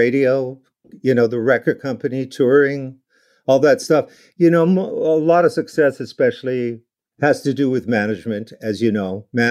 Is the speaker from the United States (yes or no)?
no; Winnipeg, Manitoba, Canada; growing up in Winnipeg.